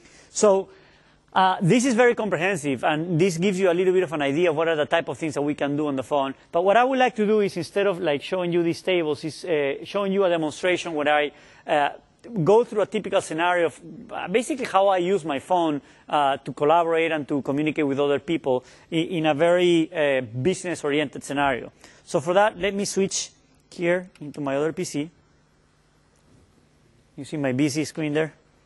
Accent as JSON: {"language": "English", "country": "Peru", "second_language": "English", "said": "English is not my first language either. I'm from Peru"}